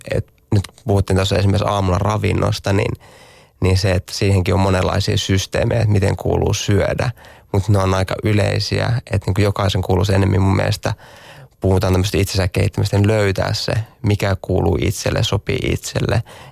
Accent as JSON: {"language": "Finnish", "town": "Multia", "region": "Central Finland", "country": "Finland", "said": "Multiahan on tunnettu tämä paikka, mistä mä oon kotoisin"}